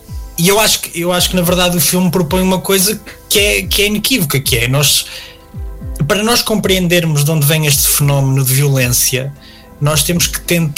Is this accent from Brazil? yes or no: no; Portugal; preocupa-me também enquanto português este crescimento insidioso de certas ideologias